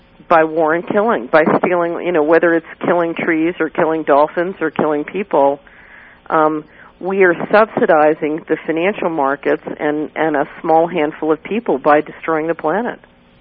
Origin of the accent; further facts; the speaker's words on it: Philadelphia, Pennsylvania, United States; No. I grew up in West Philadelphia, in the streets of West Philadelphia.